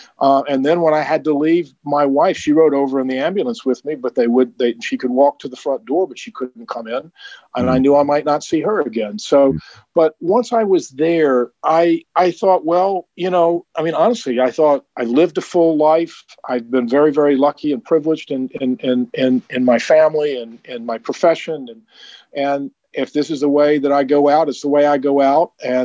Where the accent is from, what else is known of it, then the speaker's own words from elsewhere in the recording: the South, United States; So I talked to him about growing up in the South, and I was 14 in 1969.